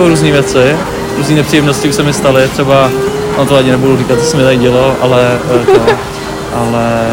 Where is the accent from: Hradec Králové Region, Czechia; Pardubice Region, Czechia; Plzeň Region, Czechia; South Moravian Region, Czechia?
Hradec Králové Region, Czechia; Hradec Králové; já jsem z Hradce, tady studuju, takže to je tak půl na půl jako v rámci týdne.